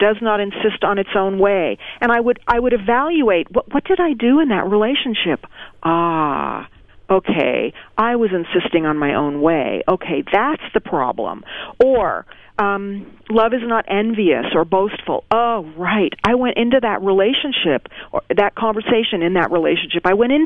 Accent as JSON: {"language": "English", "country": "United States", "moved": "as an adult", "lives_now": "New Zealand", "said": "I'm an American. I've lived in New Zealand 6 years."}